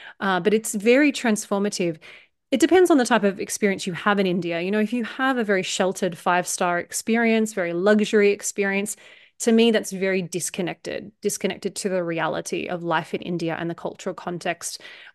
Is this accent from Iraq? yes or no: no; Australia; as an Australian person, as a Westerner